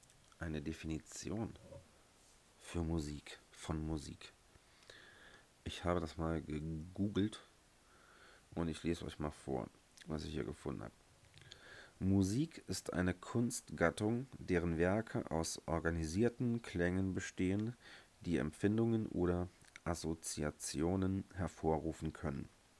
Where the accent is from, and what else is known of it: Saarland, Germany; born or raised there